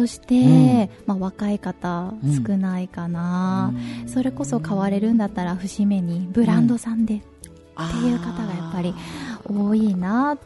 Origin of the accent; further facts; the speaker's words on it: Saitama, Japan; 埼玉なんです。